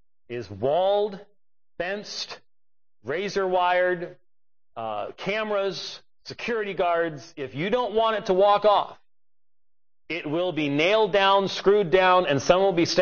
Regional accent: Scotland, United Kingdom; as a Scotsman

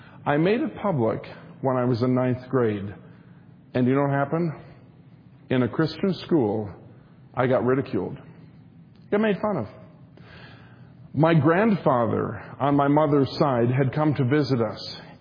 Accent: Minnesota, United States; You're from Indiana. I'm from Minnesota.

